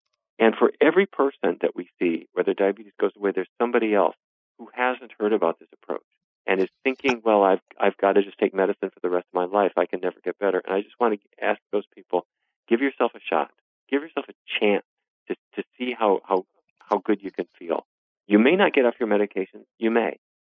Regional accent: North Dakota, United States; For me, I grew up in North Dakota, so that's a certain way of eating.

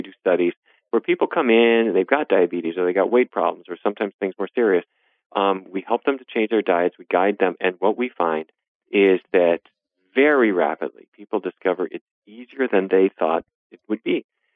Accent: North Dakota, United States; For me, I grew up in North Dakota, so that's a certain way of eating.

